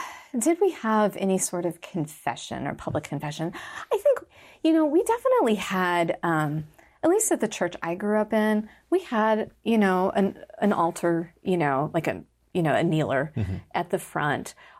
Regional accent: Oregon, United States; so again, I'm from Oregon. And from a fairly, not rural area, but just a fairly kind of standard, like I grew up in the middle of grass seed country.

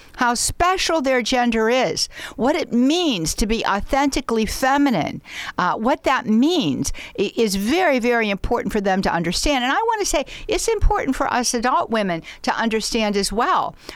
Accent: Pittsburgh, Pennsylvania, United States; I always have to spell that because I'm from Pittsburgh

